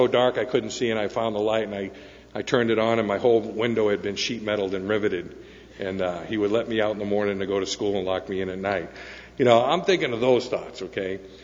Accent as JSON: {"language": "English", "town": "Boston", "region": "Massachusetts", "country": "United States", "tie": "born or raised there", "said": "I grew up in Boston, one of the most racial capitals of the country in the 70s."}